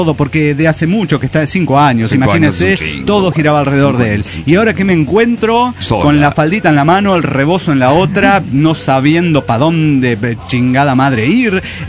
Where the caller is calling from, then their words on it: Mexico City, Mexico; de Ciudad de México.